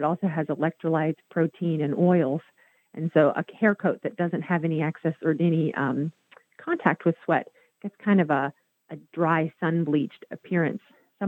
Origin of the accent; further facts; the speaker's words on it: Northeast, United States; now in Florida, United States; And I'm from the Northeast and the Northwest originally.